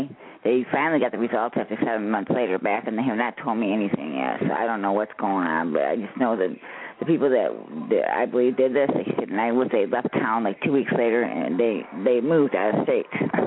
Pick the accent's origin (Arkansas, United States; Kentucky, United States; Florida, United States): Florida, United States; I'm from Citrus County, Florida.